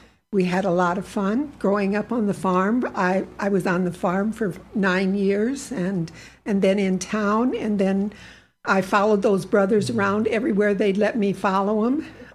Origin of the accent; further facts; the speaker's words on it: Fairbank, Iowa, United States; Near my hometown of Fairbank is a small community called Old Wine.